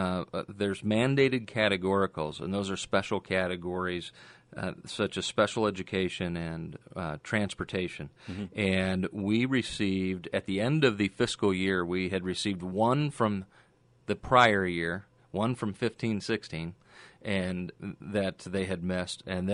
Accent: Elgin, Illinois, United States; the largest school district outside of Chicago happens to be my hometown, Elgin, Illinois.

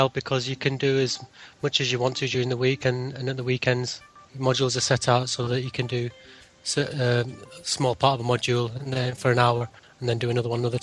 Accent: Nottingham, East Midlands, United Kingdom; I'm from Nottingham

